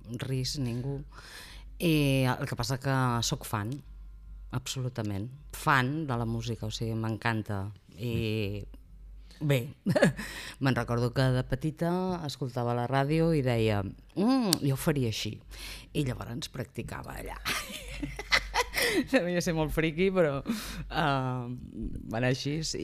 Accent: Sabadell, Catalonia, Spain; Jo soc de Sabadell, porto la seva al clatell

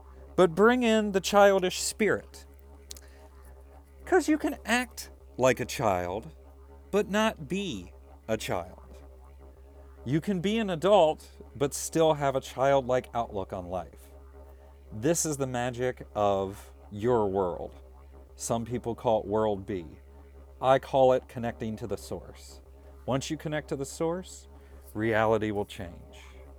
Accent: Wales, United Kingdom; It's a henge, 'cause I'm Welsh. We make henges.

